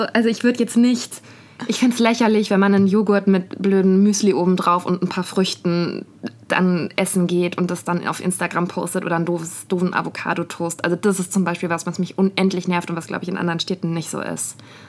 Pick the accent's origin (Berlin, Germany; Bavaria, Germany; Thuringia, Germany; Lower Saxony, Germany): Berlin, Germany; man sagt zu Leuten, ich komme aus Berlin